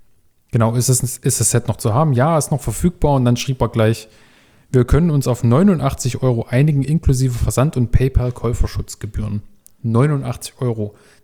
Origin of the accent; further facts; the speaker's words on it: Leipzig, Saxony, Germany; ich bin aus Leipzig